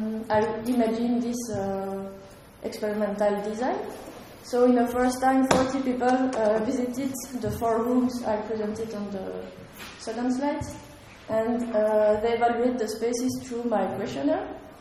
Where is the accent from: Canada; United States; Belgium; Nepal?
Belgium; English is a second language; I come from Belgium, and I'm an engineer in architecture.